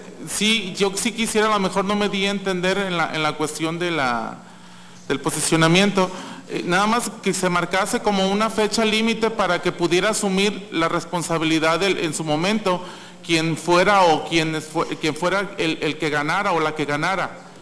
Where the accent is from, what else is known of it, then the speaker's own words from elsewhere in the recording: San Blas, Nayarit, Mexico; yo soy del municipio de San Blas y de hecho mi domicilio es en la primera demarcación territorial